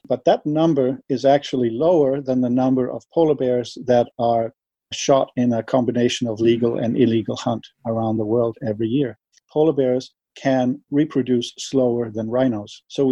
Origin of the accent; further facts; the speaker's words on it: Denmark; English is a second language; I'm Danish. My first language is not English